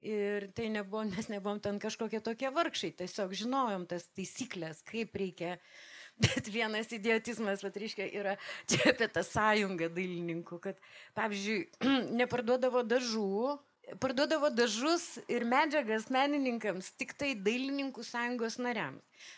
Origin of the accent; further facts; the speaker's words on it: Kaunas, Kaunas County, Lithuania; O beje, aš tai esu kaip kaunietė ir man aš niekur kitur nenorėjau grįžti. Mano Kaunas, mano miestas, mano čia širdis ir tikrai nenorėjau, niekada nenorėjau gyvent Vilniuje.